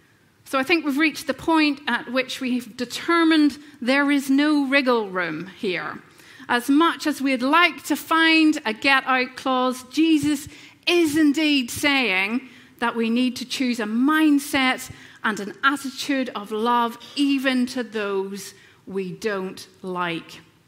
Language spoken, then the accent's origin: English; Northern Ireland, United Kingdom; I grew up in Northern Ireland, if you hadn't already guessed by my accent.